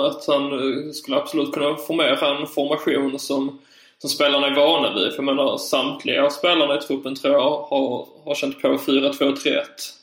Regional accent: Skåne, Sweden; Jag är inte förkyld, men likväl så pratar jag konstigt för dig eftersom jag kommer från Skåne.

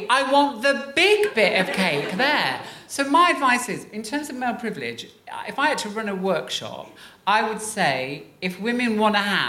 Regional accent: Coventry, West Midlands, United Kingdom; I was this very feminine, gay, I was from Coventry, I didn't have the best start.

